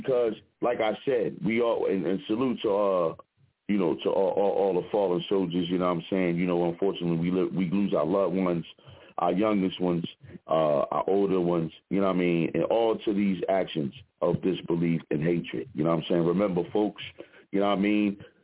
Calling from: Philadelphia, Pennsylvania, United States

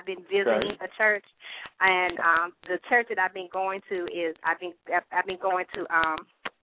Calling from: Lavonia, Georgia, United States; I'm calling from Livonia, Georgia.

